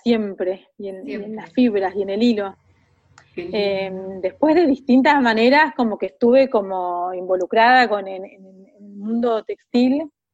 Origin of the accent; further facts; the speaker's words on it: Esquel, Chubut, Argentina; now in Trevelin, Argentina; Claro, yo en realidad soy de Esquel, nací en Esquel, viví hasta los 18 en Esquel